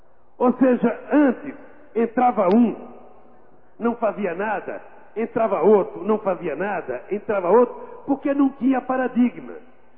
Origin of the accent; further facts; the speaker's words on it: Northeast Region, Brazil; Todo mundo sabe que eu sou nordestino, amo meu Nordeste, devo tudo que eu sou a São Paulo